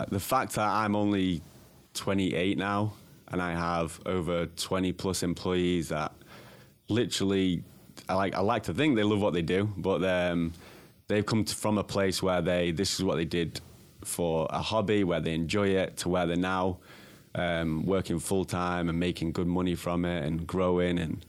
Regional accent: Manchester, North West England, United Kingdom; because obviously growing up in Manchester, England

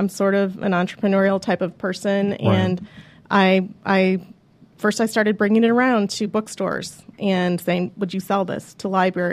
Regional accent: Chicago, Illinois, United States; I've got a crazy Italian family. I'm from Chicago.

